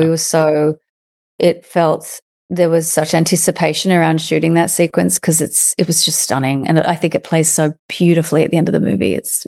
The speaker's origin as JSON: {"language": "English", "country": "Australia", "said": "So I think being an Australian, we have great respect for the ocean"}